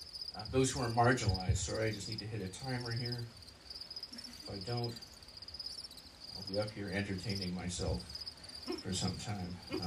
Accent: Ontario, Canada; I'm originally from Ontario and I'm thrilled to be here.

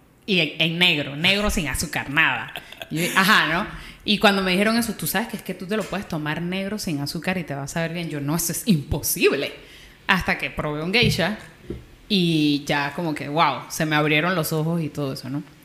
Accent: Panama; como ya bien lo dijo Rodrigo. Soy panameña.

